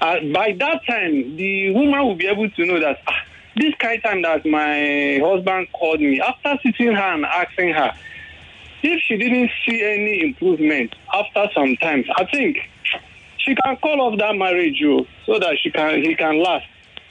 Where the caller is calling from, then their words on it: Ikorodu, Lagos, Nigeria; I'm calling from Okoto in Ikorodu.